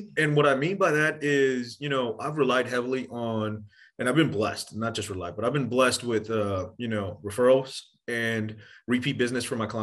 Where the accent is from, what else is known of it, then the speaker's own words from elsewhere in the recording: India; now in Texas, United States; And we talk about, I came from India, right? So I came from a place where you came to America for a better, you know, life and that kind of thing.